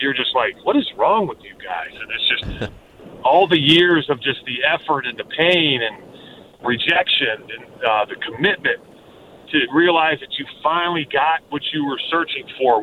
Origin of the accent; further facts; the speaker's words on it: Chicago, Illinois, United States; And we came from Chicago, which was a sports town, but it was a Bears town.